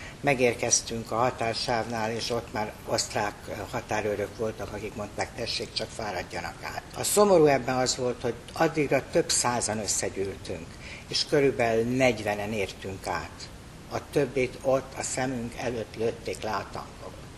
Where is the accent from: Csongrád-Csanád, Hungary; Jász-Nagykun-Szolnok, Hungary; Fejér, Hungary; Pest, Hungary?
Pest, Hungary; Leányfalu; Én Leányfalun születtem, ott nevelkedtem